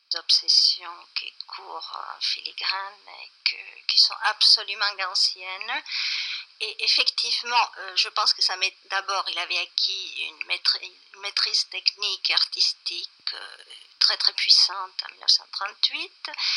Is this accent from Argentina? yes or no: yes; Buenos Aires, Argentina; French is a second language; parce que je suis née en Argentine et à Buenos Aires, je fréquentais beaucoup des ciné-clubs et la cinémathèque.